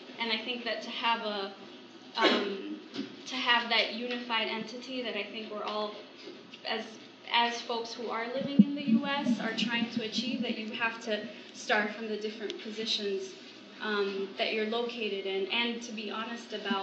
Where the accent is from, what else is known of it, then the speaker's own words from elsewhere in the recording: United States; I was raised here in the United States